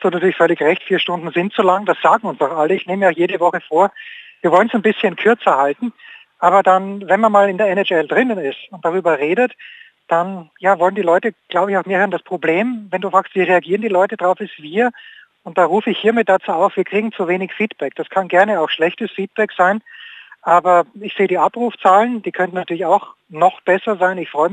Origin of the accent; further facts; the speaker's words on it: Austria; Ich bin ein Österreicher, wir haben mit Fußball jetzt nicht so wahnsinnig viel zu tun.